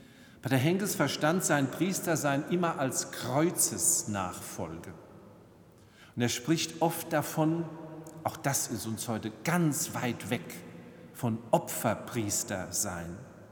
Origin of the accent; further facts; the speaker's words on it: Salz, Rhineland-Palatinate, Germany; aus Salz, meiner Heimatgemeinde als Kind